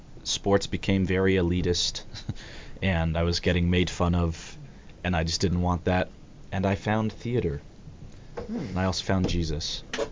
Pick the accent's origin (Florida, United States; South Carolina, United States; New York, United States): Florida, United States; Miami; The Dolphins. I grew up in Miami, so I have lots of loyalty for the Dolphins